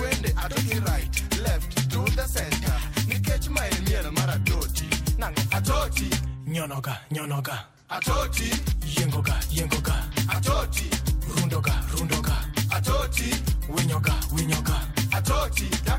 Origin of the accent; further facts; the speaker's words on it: Kenya; when I was growing up in Kenya.